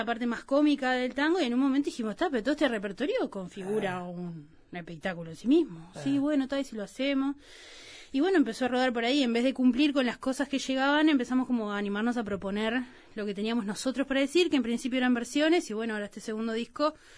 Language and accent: Spanish; Rocha, Uruguay; Exacto, de distintos lugares, yo soy de Rocha, yo qué sé, hay como de muchos lados. Vinimos acá